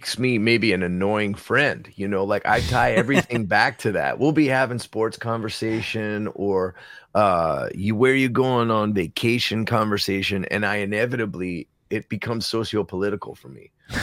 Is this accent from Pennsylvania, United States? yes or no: yes; Philadelphia, Pennsylvania, United States; I'm from Philly, right?